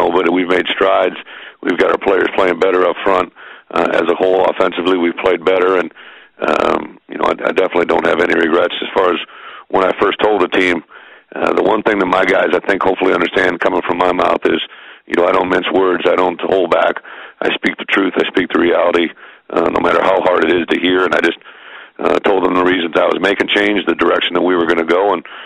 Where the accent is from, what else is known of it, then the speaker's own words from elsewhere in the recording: Illinois, United States; also born or lived in Iowa; now in Wisconsin, United States; I'm from Illinois and played at Iowa and live in Wisconsin, so I've kind of been in the Midwest